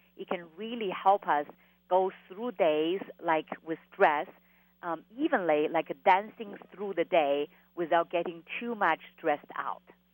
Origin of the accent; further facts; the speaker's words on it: China; now in United States; I grew up in China where we live really simple lives, and we worked really hard, and I have never, ever felt this kind of stress after I moved to the United States.